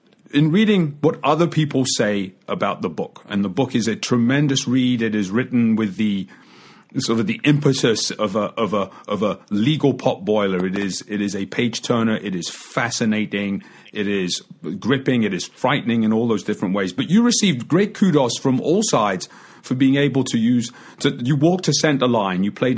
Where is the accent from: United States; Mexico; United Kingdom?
United Kingdom; obviously, I grew up in the United Kingdom, and our attitude to guns is, okay, yeah, I have to go and get a license